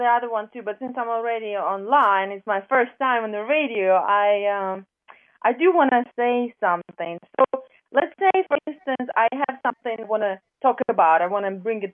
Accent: Ukraine; now in Virginia, United States; Actually, I'm not from Japan. I'm Ukrainian in Virginia.

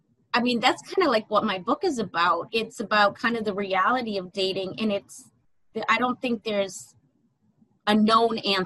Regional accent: Boston, Massachusetts, United States; I'm from the Boston area. So we tend to be a little bit more abrupt and, you know, assertive and crass.

